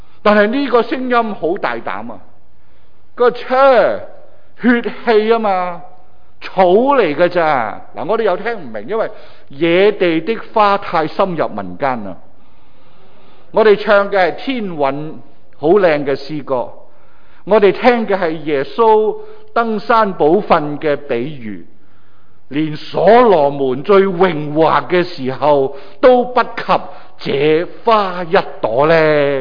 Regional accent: Hong Kong; 我们香港人

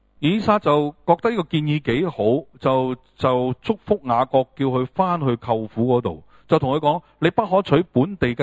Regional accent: China; 我中国人系咁噶嘛。

